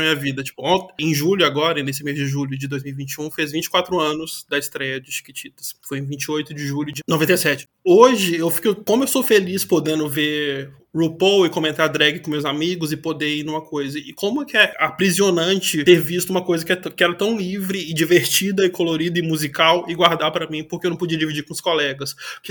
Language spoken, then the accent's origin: Portuguese; Belo Horizonte, Minas Gerais, Brazil; quando eu voltei pra BH, sou de Belo Horizonte, e parei com essa andança de cidade a cidade